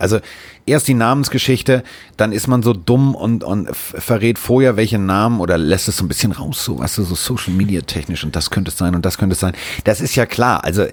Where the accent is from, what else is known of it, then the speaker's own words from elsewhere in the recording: Hamburg, Germany; Also ich komme aus Hamburg.